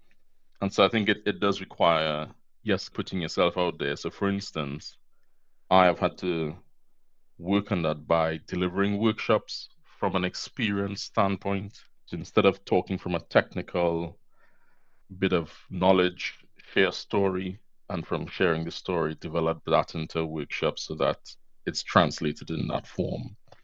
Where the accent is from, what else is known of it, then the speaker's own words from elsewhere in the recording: Trinidad & Tobago; now in United Kingdom; I'm not originally British. I'm actually from Trinidad and Tobago.